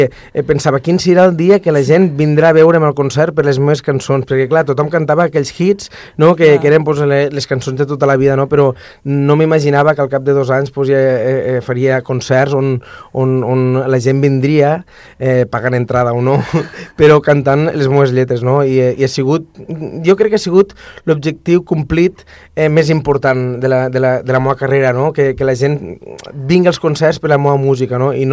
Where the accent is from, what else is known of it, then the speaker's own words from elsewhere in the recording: Camarles, Catalonia, Spain; perquè sóc de Camarles, un petit poble del Delta de l'Ebre